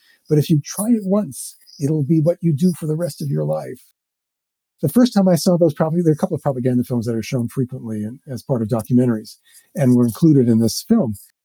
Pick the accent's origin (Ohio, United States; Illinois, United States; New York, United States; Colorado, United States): New York, United States; When I was growing up in New York, in my high school, there was one kind of effeminate gay kid.